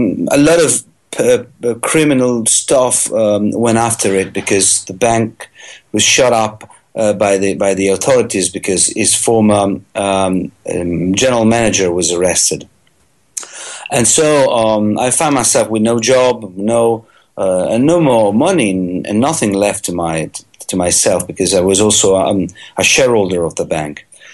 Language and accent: English; Italy; I'm a British citizen actually. Although I was born and raised in Italy, my mum comes from Manchester.